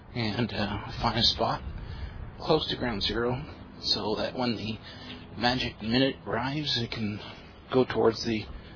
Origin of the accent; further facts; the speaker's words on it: Canada; I should know centimeters. I'm Canadian.